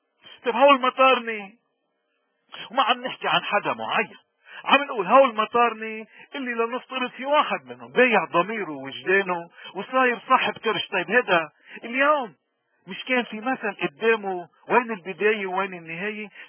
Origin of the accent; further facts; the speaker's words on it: Lebanon; نحنا ما في عنا سلاح كلبنانيين وكمسيحيين تحديدا ما عندنا سلاح إلا الإيمان